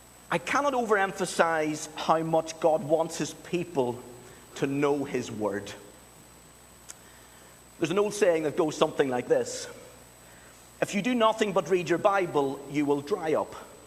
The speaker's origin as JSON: {"language": "English", "region": "Northern Ireland", "country": "United Kingdom", "said": "My brother's over from Northern Ireland. I'm losing my accent."}